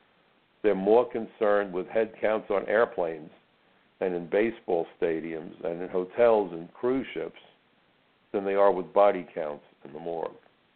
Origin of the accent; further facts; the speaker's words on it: New York, United States; Same difference for me, being a New Yorker that I am.